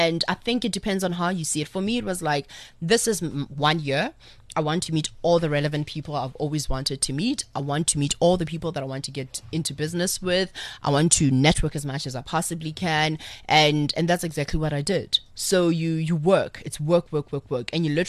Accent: South Africa; And I think being South African, you end up being close to the other African countries

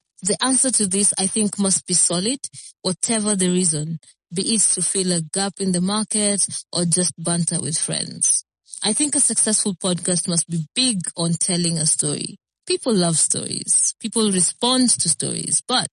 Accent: Lagos, Nigeria; I am Nigerian and I live in Lagos.

